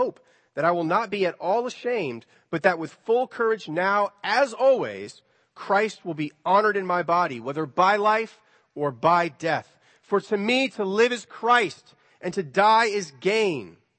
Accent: Virginia, United States; We grew up here in Northern Virginia.

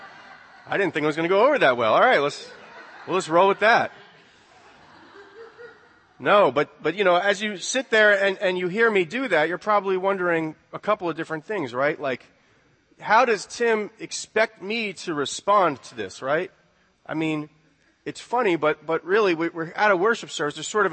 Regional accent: United States; And yet, as American evangelicals, sometimes I think that we can still fall into the same trap

